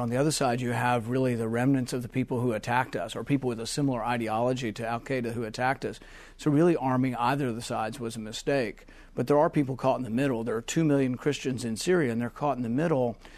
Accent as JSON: {"language": "English", "region": "Kentucky", "country": "United States", "tie": "born or raised there", "said": "some of the 65,000 that came from Iraq actually were trying to buy Stinger missiles in my hometown in Kentucky."}